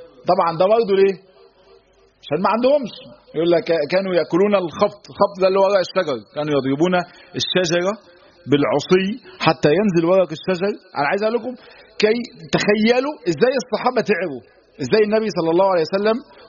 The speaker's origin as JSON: {"language": "Arabic", "country": "Egypt", "said": "احنا دايما عندنا في مصر بيقول لك ايه الله يخرب"}